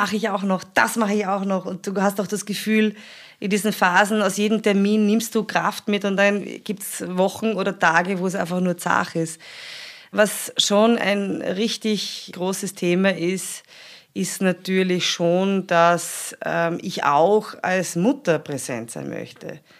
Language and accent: German; Austria